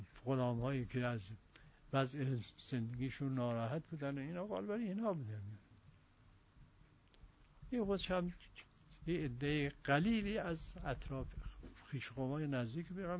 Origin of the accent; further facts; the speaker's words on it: Iran; وطنم ایرانه